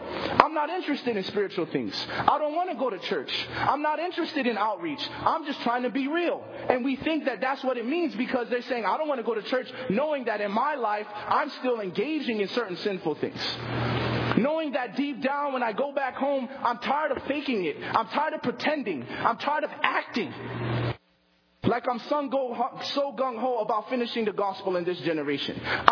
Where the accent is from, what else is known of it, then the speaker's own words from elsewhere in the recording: Chicago, Illinois, United States; also born or lived in Boston; where I grew up in Chicago and in Boston, there's a lot of homeless people.